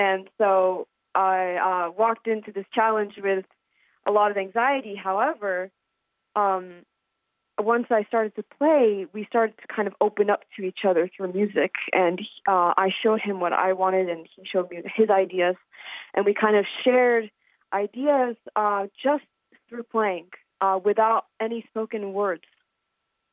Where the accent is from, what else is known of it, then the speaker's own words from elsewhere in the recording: Washington, District of Columbia, United States; I'm 18 years old, and I'm from Washington, D.C.